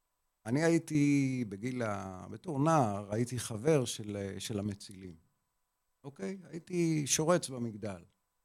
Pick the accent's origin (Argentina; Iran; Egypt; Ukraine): Egypt; Nuweiba, South Sinai; ואני גדלתי בנואבה, בסיני כאילו